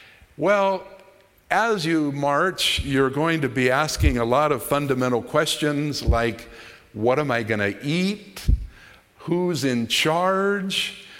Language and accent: English; United States; And tonight, as I'm speaking as an American, probably one of the greatest sins in the United States and still suffering the consequences was slavery.